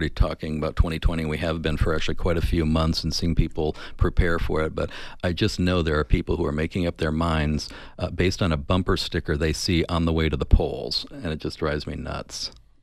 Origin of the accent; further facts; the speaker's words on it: Arizona, United States; now in Pima County, United States; I come from the Maricopa County area, where, of course, we all ignore everything south of Casa Grande